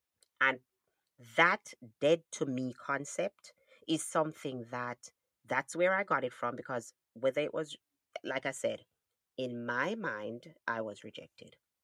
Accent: Jamaica; that we grew up in Jamaica learning, every Saturday, you clean up?

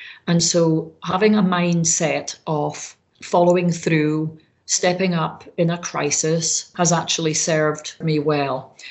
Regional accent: Scotland, United Kingdom; As a Scot from the Highlands of Scotland, I was the first to get a college education in my family.

